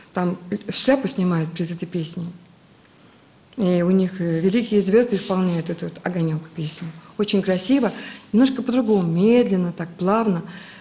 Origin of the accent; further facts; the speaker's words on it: Slantsy, Leningrad Oblast, Russia; now in Saint Petersburg, Russia; Дело в том, что я сама из Сланцев.